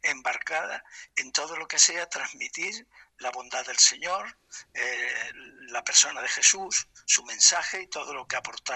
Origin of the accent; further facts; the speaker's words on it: Granada, Andalusia, Spain; also born or lived in Málaga; en realidad soy malagueño, aunque llevo casi toda mi vida en Granada